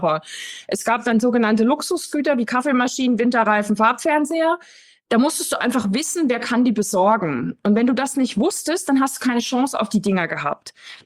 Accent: East Germany, Germany; ich bin in DDR aufgewachsen, mit 12 war die Wende, also 89.

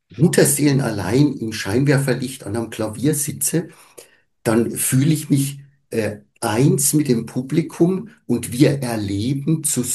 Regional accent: Coburg, Bavaria, Germany; accent: rural dialect; kann ich ja meinem ländlichen Dialekt nie ganz ablegen, ne? Die Patienten fragen dann mal, gell, du bist auch ein Coburger, ne?

